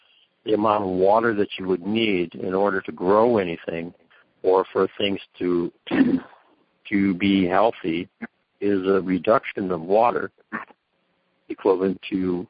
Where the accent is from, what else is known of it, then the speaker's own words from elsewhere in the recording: Minnesota, United States; I'm originally from Minnesota. I know what it is. I came off of a farm in Minnesota.